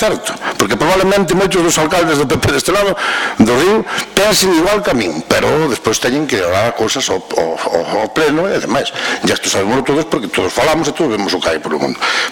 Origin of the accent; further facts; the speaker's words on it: Galicia, Spain; mas somos lucenses tamén